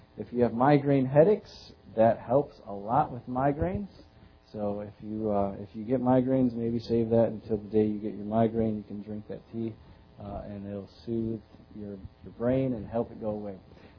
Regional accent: Michigan, United States; also born or lived in Tennessee; I was born in Tennessee, but my parents moved to Michigan. We were raised up there.

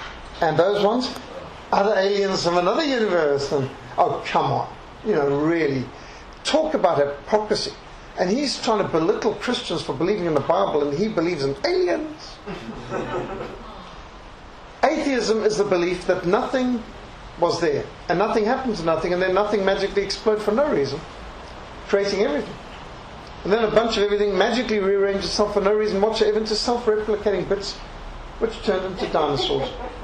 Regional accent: Zimbabwe; When I was brought up in Rhodesia, one Rhodesian dollar was worth $3 American.

